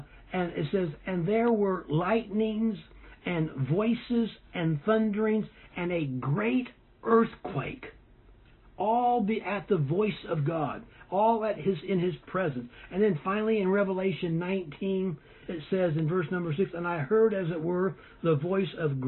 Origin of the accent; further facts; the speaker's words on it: California, United States; I grew up in California, and a couple of times we would go, several times we went to Yosemite National Park